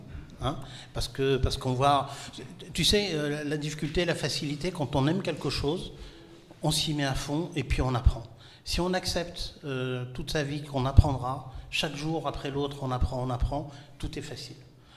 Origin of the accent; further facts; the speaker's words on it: Algeria; now in France; je ne suis pas français, j'ai été naturalisé, je suis algérien. Et donc, du coup, je me sens algérien, je me sens français, je me sens totalement citoyen du monde.